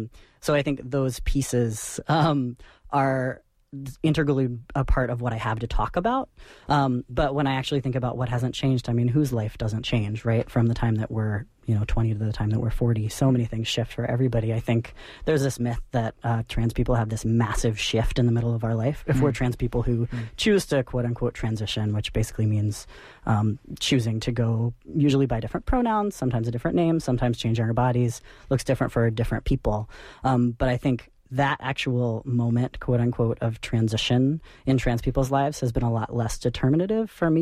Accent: Richmond, Virginia, United States; So when I talk about being from Virginia, I grew up in Richmond, which is the capital of Virginia.

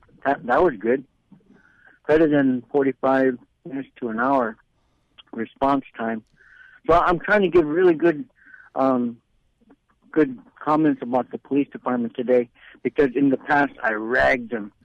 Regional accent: Bethel, United States; Yeah, beautiful downtown Bethel. That's my hometown, you know

